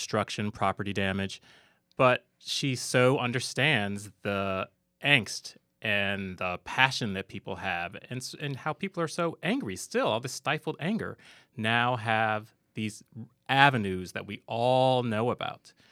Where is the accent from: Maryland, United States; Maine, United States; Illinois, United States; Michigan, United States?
Maryland, United States; Silver Spring; now in Seattle, United States; So I grew up in Silver Spring, Maryland, outside of Baltimore.